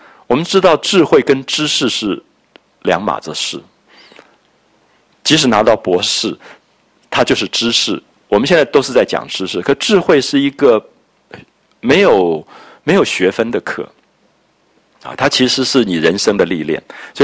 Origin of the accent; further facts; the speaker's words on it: Taiwan; 我想我童年的时候在台湾也都还看到这样的场面的